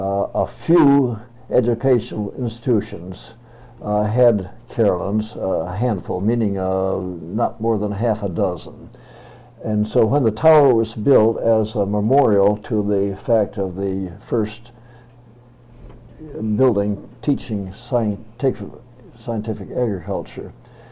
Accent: Michigan, United States; born or raised there

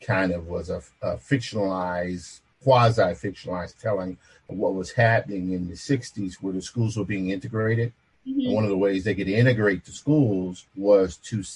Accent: Clarksdale, Mississippi, United States; also born or lived in Tupelo; although I was born in Tupelo, Mississippi, where … is from, at the age of one, myself and my three siblings, I have a twin brother and two older brothers, and my parents moved to Clarksdale, Mississippi

